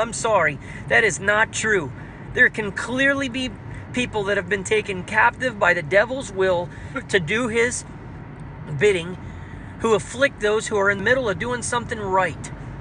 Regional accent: India; I'm wounded every time you mention that I'm quiet, or you mention I'm from India, or you mention I'm an introvert.

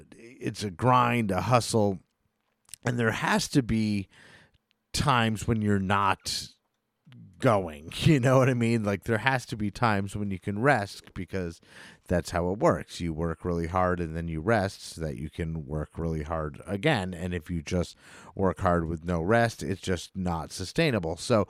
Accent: Albany, New York, United States; I'm from the Albany, New York area, but I know some of the hip hop artists around here.

